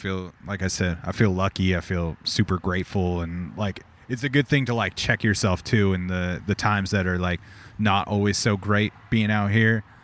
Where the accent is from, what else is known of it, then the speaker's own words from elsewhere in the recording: Corona, California, United States; oh, are you from Riverside? And I was like, yeah, I'm from Corona.